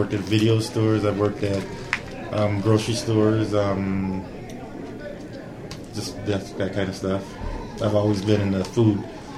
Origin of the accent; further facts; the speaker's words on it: Lansing, Michigan, United States; Born and raised in Lansing, Michigan.